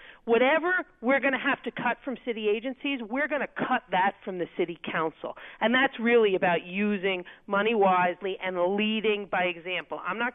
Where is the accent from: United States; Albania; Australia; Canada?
United States; New York; You know, I'm loud. I'm from New York.